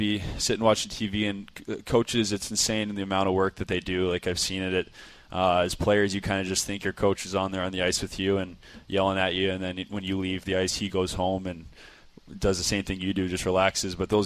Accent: Columbus, Ohio, United States; I grew up around Columbus and would go to the rinks there and watch the Blue Jackets when my dad coached there.

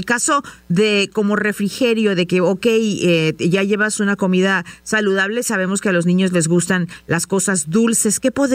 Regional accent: San Luis Potosí, Mexico; Ah, yo soy de San Luis Potosí, así que somos paisanas, tu mamá y yo.

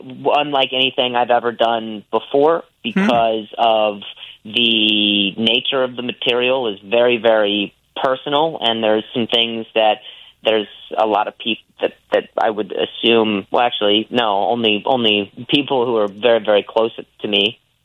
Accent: Midwest, United States; So Chicago is very special in that I love the Midwest. I'm from the Midwest.

